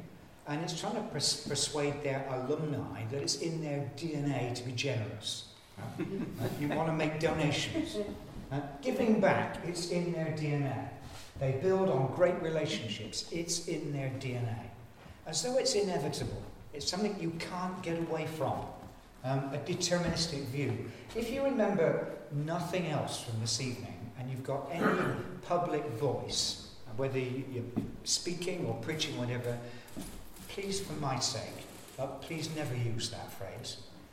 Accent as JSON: {"language": "English", "town": "Bristol", "region": "South West England", "country": "United Kingdom", "tie": "born or raised there", "accent": "West Country", "said": "You might have gathered from the burr in my voice that I was brought up in Bristol."}